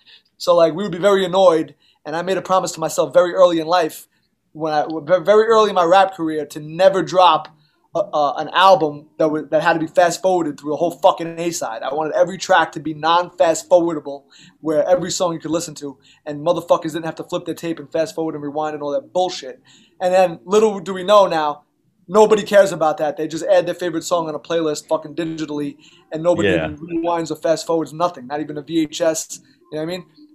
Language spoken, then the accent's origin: English; Queens, New York, United States; born there; I'm all over the place. New York. I was born in Elmhurst, Queens. Elmhurst Hospital.